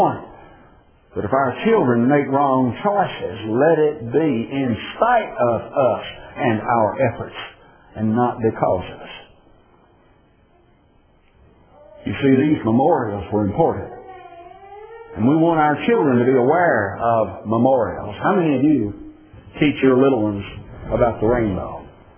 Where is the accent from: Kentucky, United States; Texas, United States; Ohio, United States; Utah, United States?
Kentucky, United States; now in Lancaster, United States; In Lancaster, they call that dinner. I'm still from Kentucky.